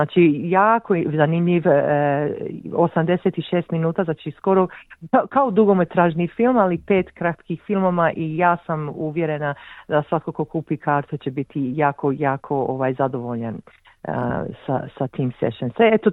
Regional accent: Croatia; to je jedan žanr što mi kao Hrvati nismo baš nikad prihvatili

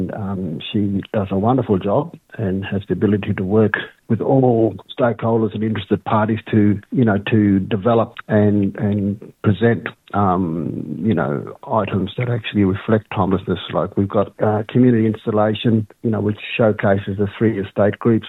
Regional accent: Alice Springs, Northern Territory, Australia; I'm a local of Alice Springs, what we call in Bantwa. Arrernte Country, Central Arrernte Country. I'm of Arrernte, Wangkungurra and Nyankanzara descent. I work in Alice Springs.

